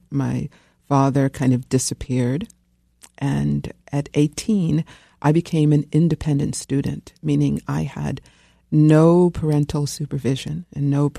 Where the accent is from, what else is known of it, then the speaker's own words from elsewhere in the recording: Brooklyn, New York, United States; So I grew up here in New York, in the People's Republic of Brooklyn. And so I grew up amidst a lot of violence, a lot of poverty.